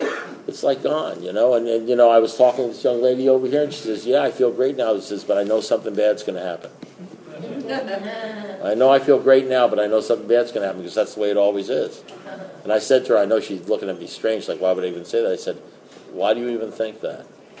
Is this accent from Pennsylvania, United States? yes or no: no; New York, United States; I mean, I'm a kid from New York, you know